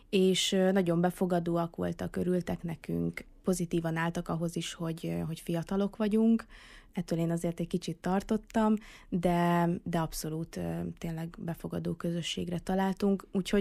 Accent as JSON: {"language": "Hungarian", "region": "Great Hungarian Plain", "country": "Hungary", "tie": "born or raised there", "said": "bár alföldi gyerek vagyok, és abszolút a síkságon nőttem föl"}